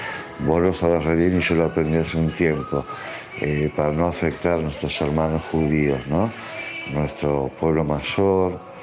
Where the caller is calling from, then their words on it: Mar del Plata, Buenos Aires Province, Argentina; de Mar del Plata. Me gustaría que si pudieras aclarar